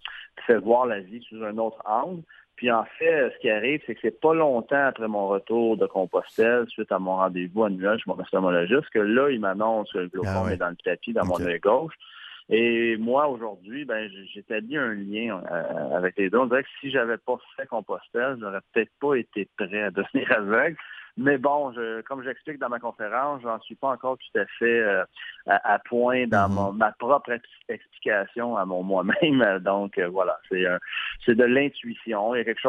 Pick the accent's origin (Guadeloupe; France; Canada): Canada; Chambly, Quebec; C'est à la ferme Guyon à Chambly, dans mon patelin, à Chambly